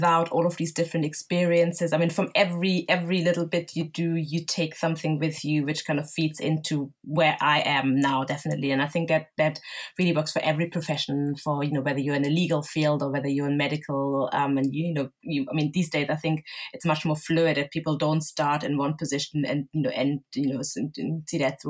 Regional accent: southern Germany, Germany; I grew up in the south of Germany, which is a very traditional

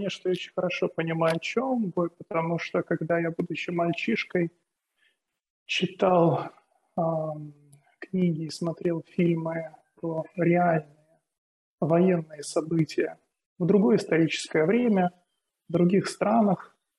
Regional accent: Kyiv, Ukraine; also born or lived in Donetsk; Я сам из Киева. Родился в Киеве, вырос в Киеве. Практически всю свою жизнь я прожил в Киеве, за исключением там, полутора лет, которые я прожил в Донецке.

